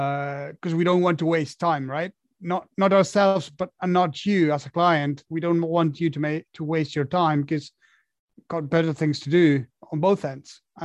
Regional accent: Argentina; English is a second language; I'm from Argentina, and my dream was to become a professional rugby player. At that time, there was no professional teams back home, so I knew that I had to fly over somewhere else to get it done.

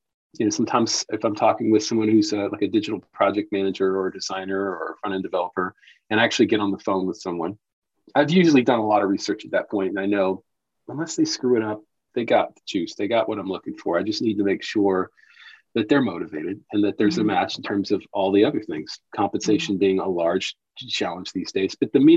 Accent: South Carolina, United States; now in San Francisco, United States; Originally from South Carolina.

